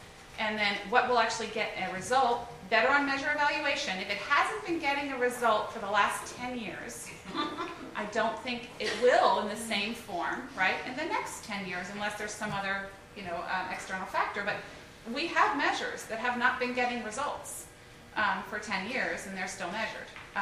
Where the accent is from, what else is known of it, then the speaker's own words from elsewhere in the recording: Philadelphia, Pennsylvania, United States; I'm a fast talker. I'm from Philly, so I'll be done by the time.